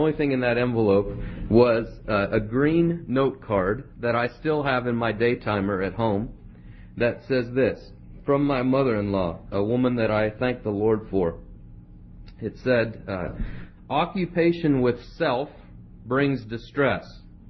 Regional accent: Kansas, United States; I'm from Kansas. I should know these things, right? The beef country.

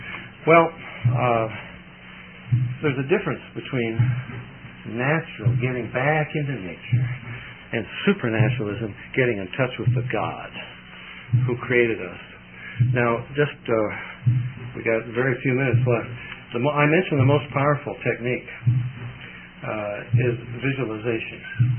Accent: Oregon, United States; And I come from Oregon, and we got a sacred owl out there, you know.

